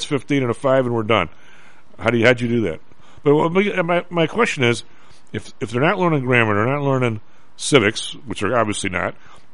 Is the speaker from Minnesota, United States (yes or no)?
no; Evergreen Park, Illinois, United States; I mean, I'm up on this because we grew up in Evergreen Park